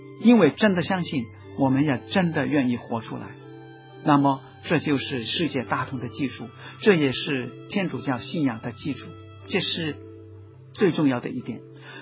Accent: Hong Kong; 今天呢，我们香港人拥有很多东西

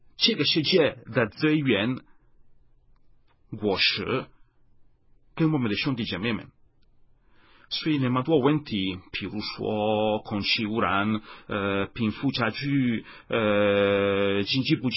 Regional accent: Italy; Chinese is a second language; 我是意大利人，你们可以感觉到我的口音不是那么标准的。那我们意大利人如同以色列人一样，我们非常享受好酒的好的美味

